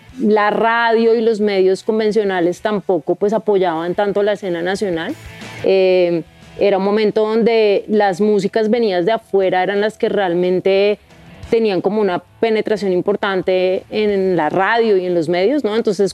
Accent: Colombia; cuál es nuestra identidad, ¿no? Como colombianos

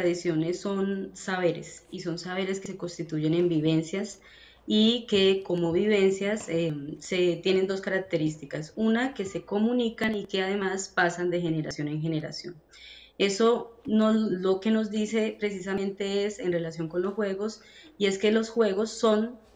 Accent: Bogotá, Colombia; yo soy bogotana, Rola, y acá en Cundinamarca

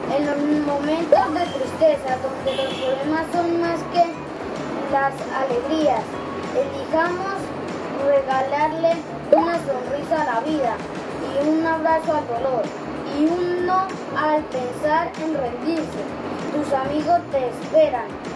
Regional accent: Barrancabermeja, Santander, Colombia; de Barranca Bermeja, mi edad es de 9 años

